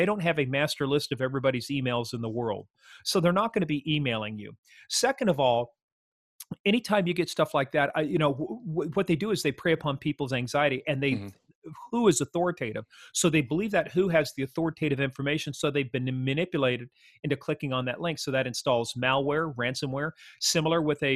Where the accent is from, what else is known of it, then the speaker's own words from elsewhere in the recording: Kansas, United States; I'm a redneck from Kansas.